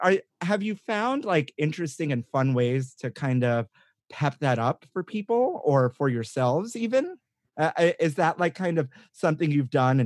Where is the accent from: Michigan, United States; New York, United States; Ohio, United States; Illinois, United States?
New York, United States; Brooklyn; I started custom cake baking. Can you tell I'm from Brooklyn?